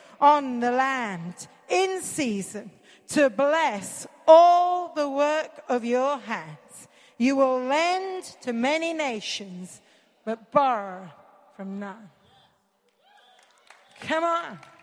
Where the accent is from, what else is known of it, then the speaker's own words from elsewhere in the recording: Mumbai, Maharashtra, India; India where I grew up in Bombay